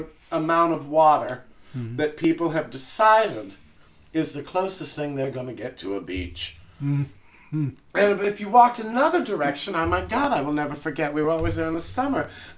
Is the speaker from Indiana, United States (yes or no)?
yes; Fort Wayne, Indiana, United States; I grew up in a wonderful town called Fort Wayne, Indiana, which we used to call Fart Stain, Indiana. It is the third largest city in Indiana